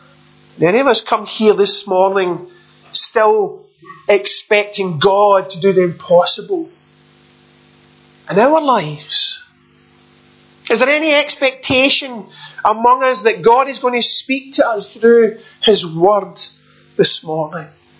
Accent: Clydebank, Scotland, United Kingdom; It's a wee bit like me being called a Glaswegian, even though I come from a wee town called Clydebank, just a few miles away from the city centre.

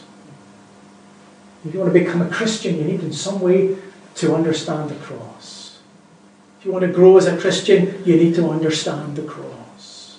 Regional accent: Scotland, United Kingdom; Where I grew up in Lanarkshire, we lived not far from the Clyde Valley.

